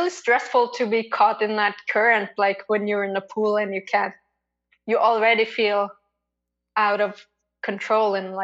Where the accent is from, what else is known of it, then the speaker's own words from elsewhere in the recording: Trondheim, Trøndelag, Norway; English is a second language; Yeah, I'm from Trondheim in Norway. That's the middle of the country. And it's by the ocean. There's a fjord here.